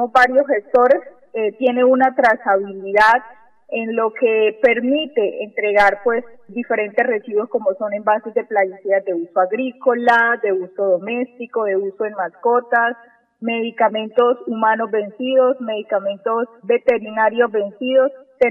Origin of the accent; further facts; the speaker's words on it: Colombia; como colombianos tenemos derechos a gozar de un ambiente sano